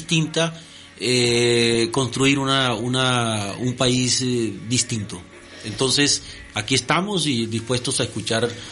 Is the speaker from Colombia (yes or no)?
yes; Colombia; soy colombiano